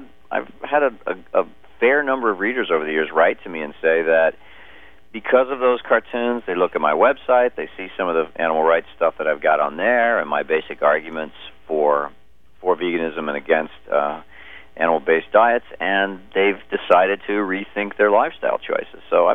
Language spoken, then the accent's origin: English; Oklahoma, United States; also born or lived in Texas; Of course, I was raised in Oklahoma and Texas, so...